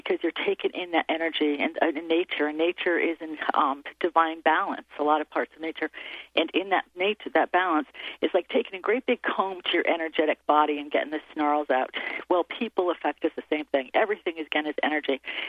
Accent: Connecticut, United States; I'm from Connecticut, they were rooting for the Patriots.

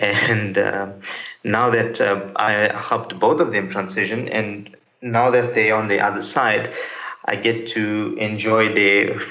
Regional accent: Durban, KwaZulu-Natal, South Africa; from Durban, South Africa, 43 years old

